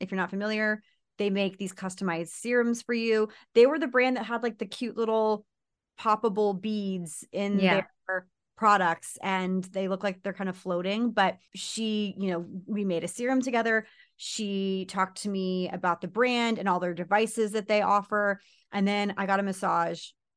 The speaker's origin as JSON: {"language": "English", "country": "United States", "said": "obviously I'm American, so I'm thinking it through my lens"}